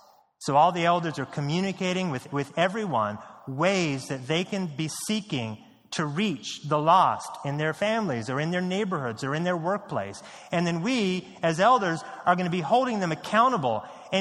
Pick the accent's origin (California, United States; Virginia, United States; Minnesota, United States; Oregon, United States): Oregon, United States; Portland; I grew up in Portland, Oregon, and when I'm not kidding, when I was in elementary school, I went up to my choir director